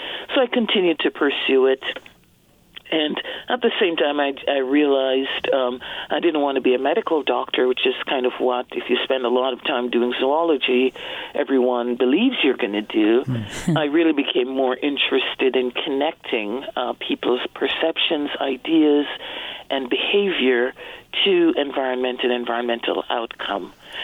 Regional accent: Jamaica; moved away as an adult; now in United States; I am originally from Jamaica and spent my first 20 years there. Since then, I've been living in the U.S.

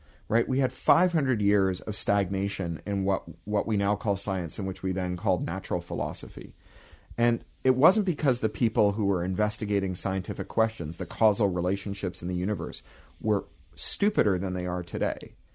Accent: Northeast, United States; I grew up in the Northeast. I know exactly what I'm talking about.

